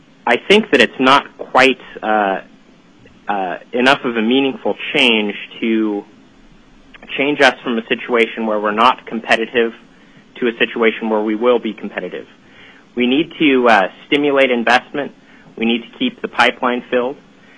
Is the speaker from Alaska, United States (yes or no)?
yes; Anchorage, Alaska, United States; I'm from Anchorage, but I'm really from all over the state. My family's been here for generations, and I hope we stay here for generations.